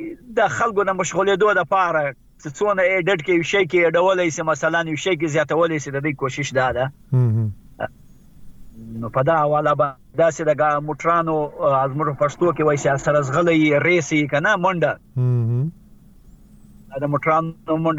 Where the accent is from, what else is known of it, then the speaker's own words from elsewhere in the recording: Zabul, Afghanistan; زه د افغانستان يم د زابل ولایت د نوبارد ولسوالۍ د مسازو د کلی يم